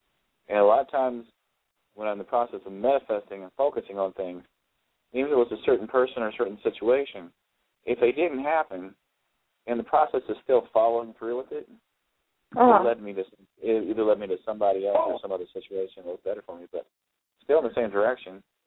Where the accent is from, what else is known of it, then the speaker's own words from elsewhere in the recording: Ohio, United States; I'm actually from Ohio.